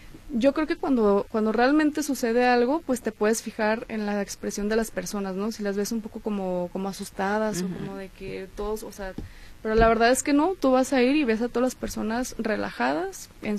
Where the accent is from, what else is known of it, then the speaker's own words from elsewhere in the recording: Zapopan, Jalisco, Mexico; born there; Yo, como muchos tequilenses, nací en Zapopan, en Guadalajara, pero toda mi familia es de ahí, de Tequila. De hecho, parte de mi familia viene de la sierra, vienen de se me fue ahorita el nombre, vienen de Tuitán